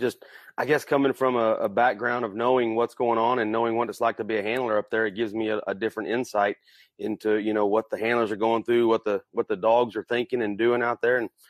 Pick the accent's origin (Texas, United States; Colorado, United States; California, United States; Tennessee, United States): Texas, United States; Well, you know, I grew up in Central Texas, and of course, dove hunting is something we do a lot of.